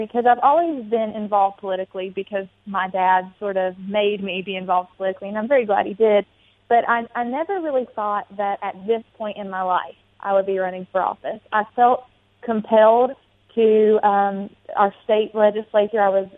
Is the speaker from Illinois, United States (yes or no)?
no; West Virginia, United States; So I grew up in West Virginia. You got to come visit our beautiful state a couple weeks ago.